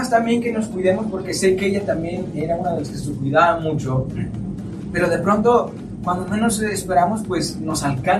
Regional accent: Mexico; Como mexicano, es importante.

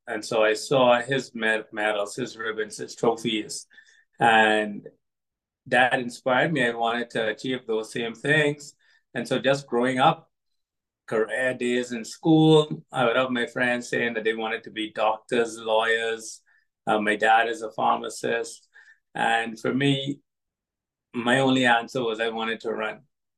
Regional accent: Bahamas; And so growing up in the Bahamas was great. Tropical climate, beach all the time, tropical fruits.

